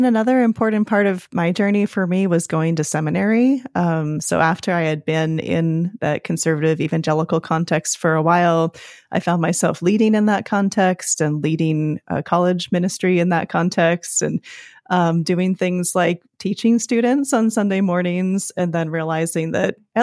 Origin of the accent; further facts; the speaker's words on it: Seattle, Washington, United States; also born or lived in California; my journey has taken me through kind of growing up in the Seattle area to living for 13 years in California, mostly the Bay Area and a little bit of SoCal, and then being back in Seattle the last few years.